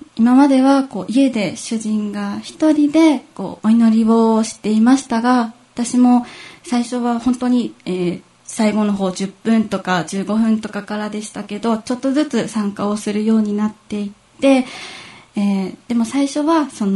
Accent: Nagasaki, Japan; now in Fukuoka, Japan; 私は生まれも育ちも長崎の方で、両親2人とも長崎なんですけど、実家の方は残念ながらクリスチャンの方ではありませんでした。

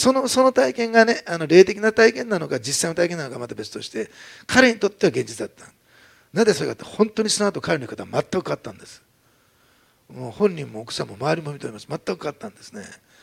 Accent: Osaka, Japan; 私は大阪ですし、妻は岐阜ですし

